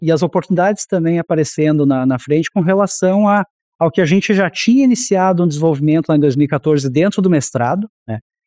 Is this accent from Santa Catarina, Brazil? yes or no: yes; Santa Catarina, Brazil; now in Piracicaba, Brazil; Mas eu sou catarinense.